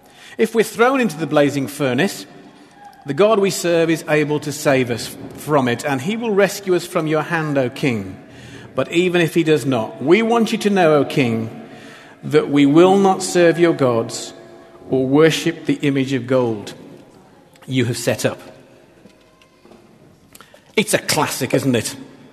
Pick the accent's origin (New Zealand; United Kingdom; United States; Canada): United Kingdom; England; now in Australia; We kind of belong. We're becoming Aussie Poms. We support Aussie cricket already.